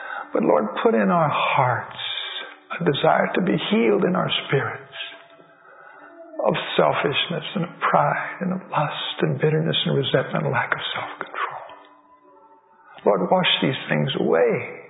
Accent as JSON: {"language": "English", "region": "Florida", "country": "United States", "said": "I'm from Florida. And I work for the Florida Conference."}